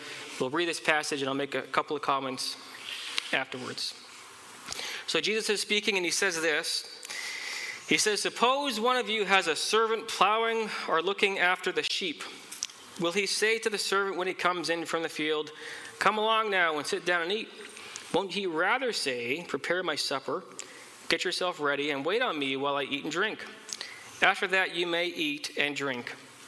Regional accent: Canada; I'm always very quick to acknowledge in a proud way that I'm Canadian. It's part of my identity.

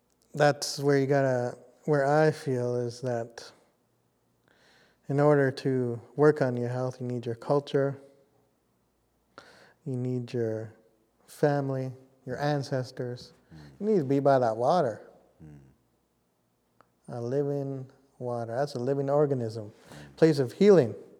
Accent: British Columbia, Canada; This is Kwatlin. I am from Kwatlin.

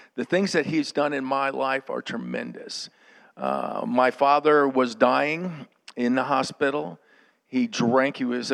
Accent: Miami, Florida, United States; born there; I was born in Miami, and my grandfather owned two city blocks in Miami. We live in Coral Gables.

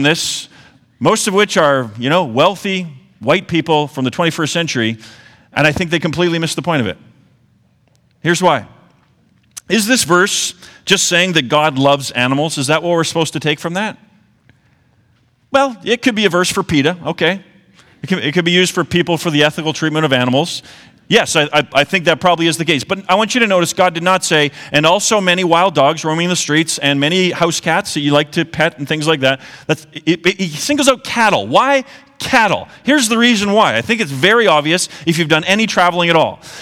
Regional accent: Canada; I'm clearly from the West. I tell them I'm from Canada.

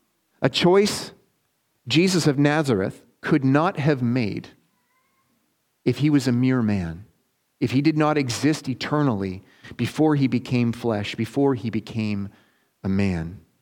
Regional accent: Transcona, Manitoba, Canada; Can anything good come from Transcona? I was raised in Transcona.

